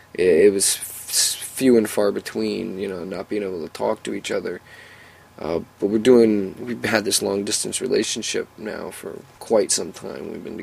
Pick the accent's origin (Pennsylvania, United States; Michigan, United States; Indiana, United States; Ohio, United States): Pennsylvania, United States; Williamsport; It's 98 miles from my hometown in Williamsport, and I drive there